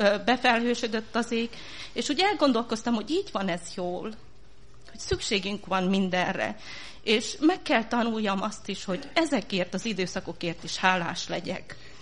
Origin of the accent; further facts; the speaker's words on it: Zalău, Sălaj, Romania; also born or lived in Satu Mare; úgy mondom ezt, mint aki Szatmáron születtem, igaz, hogy egy éves koromban elköltöztünk Zilanra.